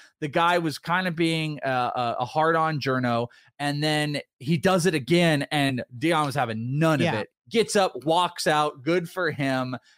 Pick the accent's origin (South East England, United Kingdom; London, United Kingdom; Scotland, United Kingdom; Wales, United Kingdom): Wales, United Kingdom; I'm Welsh.